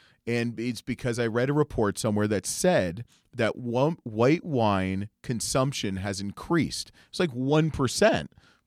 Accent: Canada; I'm Canadian.

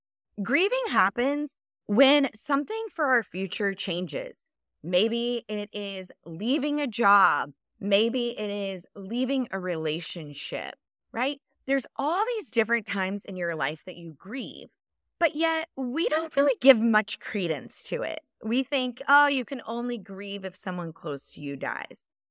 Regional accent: Dallas, Texas, United States; I was born and raised in Dallas, Texas. In fact, the last place that we lived was only 3.5 miles from the hospital that I was born at.

